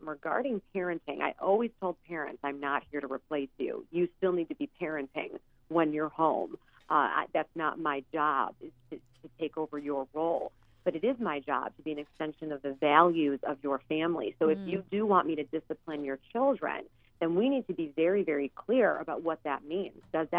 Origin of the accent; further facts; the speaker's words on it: Hinsdale, Illinois, United States; I'm from a suburb of Chicago called Hinsdale. and I did work for many families in the town where I grew up.